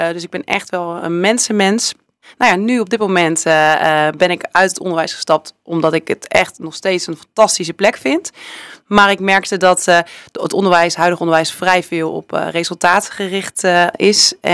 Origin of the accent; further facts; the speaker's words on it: Epe, Gelderland, Netherlands; Ik ben een geboren getogen Epenaar. Okay. Mijn ouders komen uit het Westen.